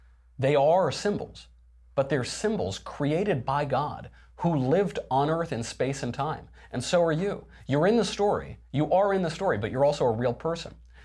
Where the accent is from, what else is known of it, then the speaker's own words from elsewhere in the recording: New York, United States; I'm from New York, and yes, it's very hard.